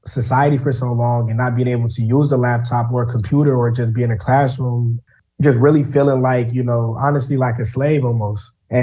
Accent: Chicago, Illinois, United States; It's pretty crazy how growing up in Chicago, it's so normal to get harassed by police as a young Black man.

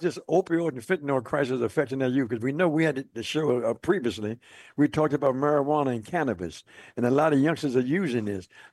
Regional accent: Washington, District of Columbia, United States; I know I'm from Washington.

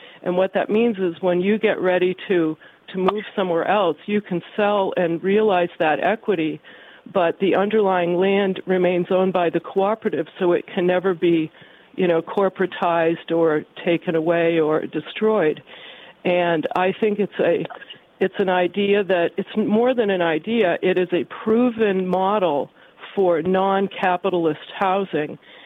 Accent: Kensington, Maryland, United States; I'm from Kensington.

